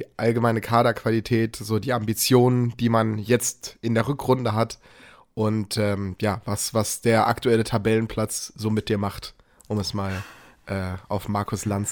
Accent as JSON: {"language": "German", "town": "Bochum", "region": "North Rhine-Westphalia", "country": "Germany", "said": "obwohl natürlich ich als Bochumer nicht viel Positives mit Gladbach verbinde"}